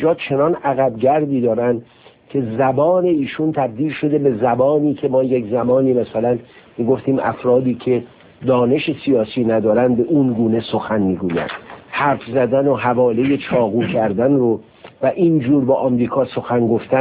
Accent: Iran; بنده به عنوان یک ایرانی واقعا احساس شرم میکنم

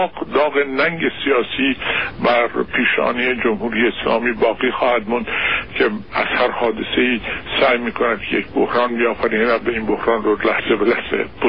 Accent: Iran; همه اونها که میدونن من ایرانی هستم

